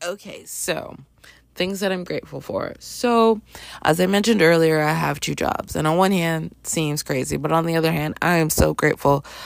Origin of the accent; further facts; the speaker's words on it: Canada; I grew up in Canada during … heyday. Of course I grew up listening to country.